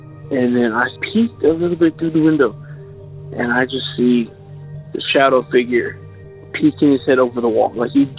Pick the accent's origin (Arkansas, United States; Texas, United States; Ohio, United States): Texas, United States; Dallas; Hello, I am from Dallas, Texas, but I would like to remain anonymous.